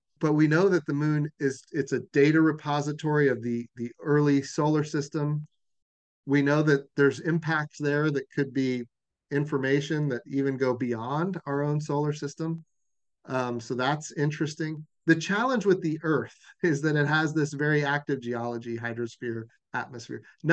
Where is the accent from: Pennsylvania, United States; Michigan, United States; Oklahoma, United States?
Oklahoma, United States; And of course, Oklahoma is my home state.